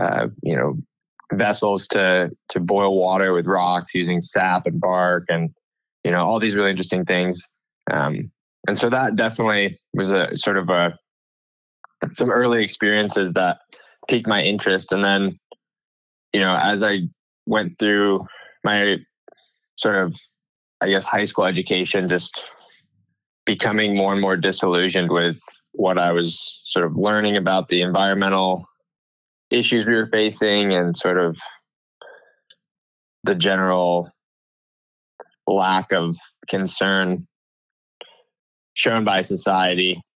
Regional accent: Ithaca, New York, United States; the wind is consistent and not so gusty and stuff like that is actually quite a bit easier after growing up in Ithaca.

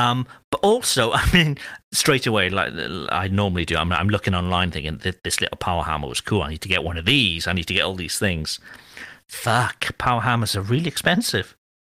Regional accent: Cardiff, Wales, United Kingdom; Beautiful Cardiff Bay, which is my hometown

